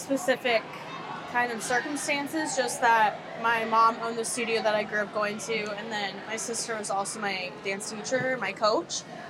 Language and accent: English; Dayton, Ohio, United States; So I originally grew up in Dayton, Ohio, and then I moved to Columbus for college, which is only about an hour north of Dayton. And then I moved out to California